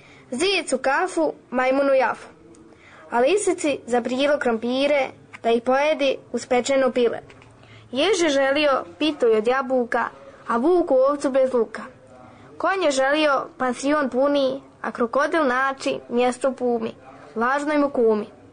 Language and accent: Serbian; Republika Srpska, Bosnia & Herzegovina; učenica sam 6. razreda, dolazim iz Ervinte, iz Republike Srpske, imam 12 godina.